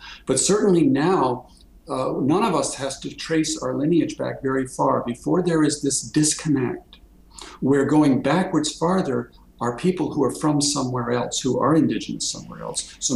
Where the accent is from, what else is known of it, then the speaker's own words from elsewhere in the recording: United States; As a North American, as an American, I come up empty around that because, first of all, there is no American people that I can say, these are my people.